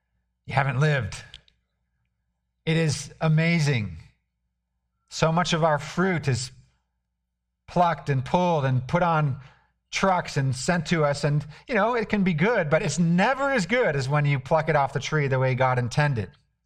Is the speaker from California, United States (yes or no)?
yes; California, United States; You know, growing up in Northern California, we used to say that you can just throw seeds of rose bushes out onto the soil and weeks later there'll be beautiful rose bushes that have grown up.